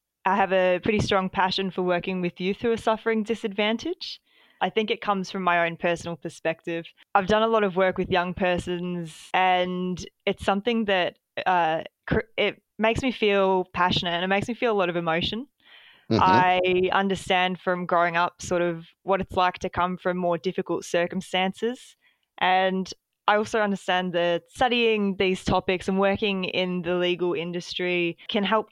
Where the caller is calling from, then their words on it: Melbourne, Victoria, Australia; Yeah, so I'm joining from Melbourne today.